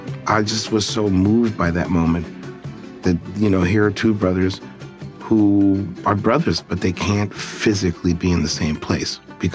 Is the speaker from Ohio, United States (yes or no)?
no; Brooklyn, New York, United States; from Brooklyn. I'm proud of who I am.